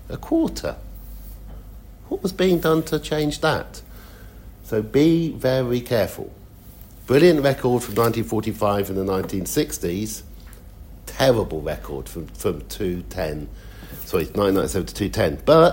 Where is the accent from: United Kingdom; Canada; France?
United Kingdom; Oxford, South East England; I live in Oxford again. I grew up in Oxford.